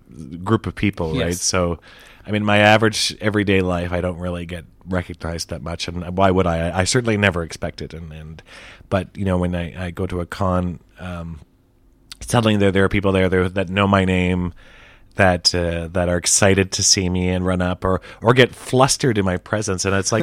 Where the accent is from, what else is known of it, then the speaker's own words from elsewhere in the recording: Canada; but then I'm from Canada, so it doesn't come up that often.